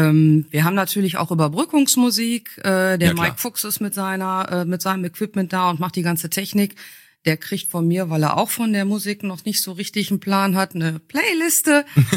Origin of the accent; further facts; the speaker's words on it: Dorsten, North Rhine-Westphalia, Germany; also born or lived in Switzerland; Ich bin in der Schweiz geboren und ich glaube, ich habe die längste Zeit, also bis letztens in Dorsten gelebt, weil meine Eltern dann da irgendwann gelandet sind, als wir in die Schule gekommen sind.